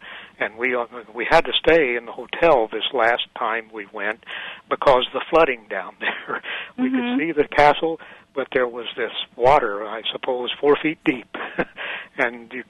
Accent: Terre Haute, Indiana, United States; My first experience, and I'm from Indiana, originally over at Terre Haute, and I was with a telephone cable crew

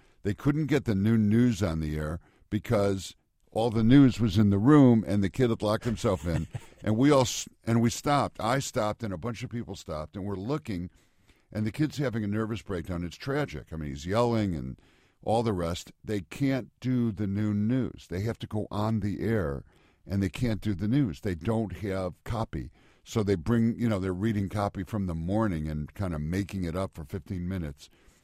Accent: Chicago, Illinois, United States; moved away as an adult; now in New York, United States; As for me, I come from Chicago. I left and went to New York in 1971, and have never stopped loving the Cubs.

